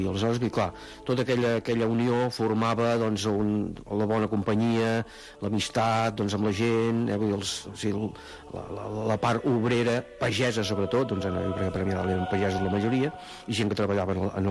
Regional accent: Premià de Dalt, Catalonia, Spain; now in Premià de Mar, Spain; sóc fill de Premià de Dalt, visc a Premià de Mar actualment, tinc 70 anys

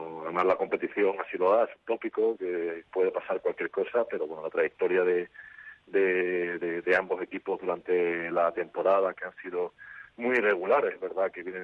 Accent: Málaga, Andalusia, Spain; born there; also born or lived in Barcelona; nací en Málaga

